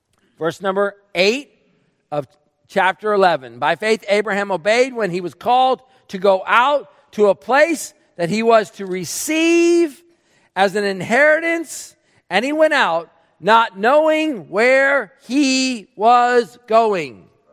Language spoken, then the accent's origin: English; United States; I'm an American. Bless God. I'm an American.